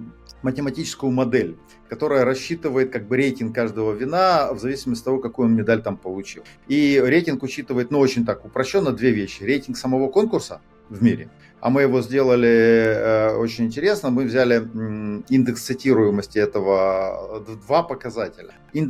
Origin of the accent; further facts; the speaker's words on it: Moldova; я из Молдовы.